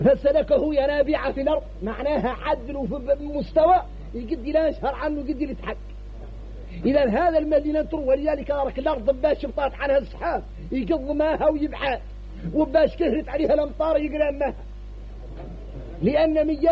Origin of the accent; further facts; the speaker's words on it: Mauritania; احنا موريتاني